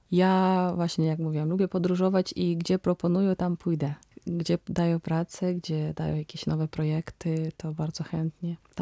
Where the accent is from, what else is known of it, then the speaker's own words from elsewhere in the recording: Vysoki Bairaky, Kirovohrad Oblast, Ukraine; Pochodzę z takiej malutkiej wsi Wysoki Bajraki. To jest centralna Ukraina